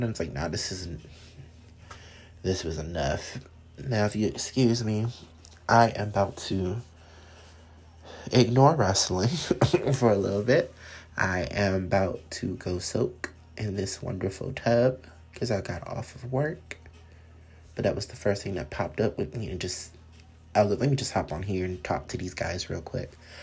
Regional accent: the South, United States; It's easy. I'm from the South. That's what I like saying.

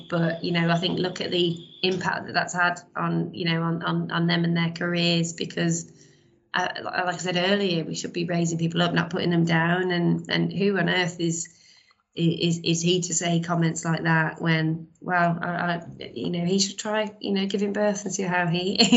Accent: Walsall, West Midlands, United Kingdom; we grew up in Walsall, so Wolves were the closest, biggest team.

